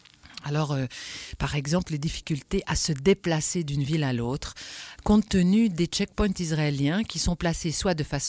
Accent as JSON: {"language": "French", "region": "Geneva", "country": "Switzerland", "said": "chez nous, en Europe, en Suisse, à Genève en particulier"}